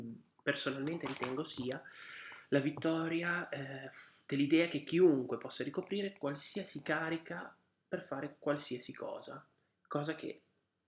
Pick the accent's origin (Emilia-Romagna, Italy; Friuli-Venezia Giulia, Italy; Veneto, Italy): Emilia-Romagna, Italy; Bologna; Bologna, la mia città, è sede della più antica università europea.